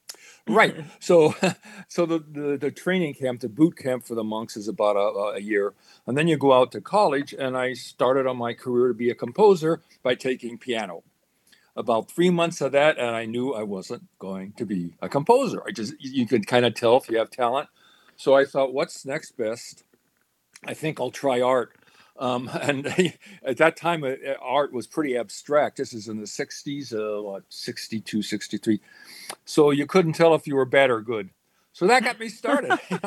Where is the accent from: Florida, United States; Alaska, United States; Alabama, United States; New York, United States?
Florida, United States; born there; I was born in Florida, where my dad was in the Army Air Corps.